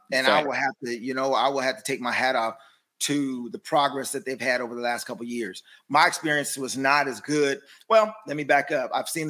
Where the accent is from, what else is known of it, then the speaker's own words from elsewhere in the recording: West Coast, United States; And so my dad, I'm from the West Coast. I didn't get that kind of conversation.